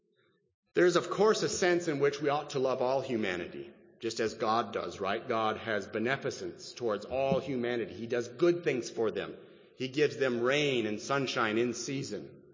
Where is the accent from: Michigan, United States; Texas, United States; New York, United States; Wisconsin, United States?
Wisconsin, United States; Growing up in Wisconsin, in the winter time, of course, it gets dark very early in the evening